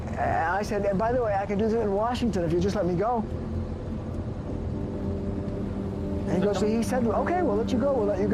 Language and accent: English; Ireland; I said, I'm an Irish journalist.